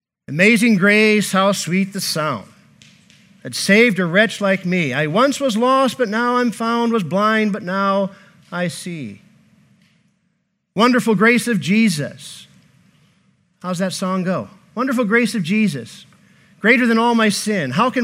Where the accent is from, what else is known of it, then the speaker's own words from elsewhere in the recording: Davisburg, Michigan, United States; Now you go down to Davisburg, Michigan this morning, where I was raised, born in that little town, raised in that little town.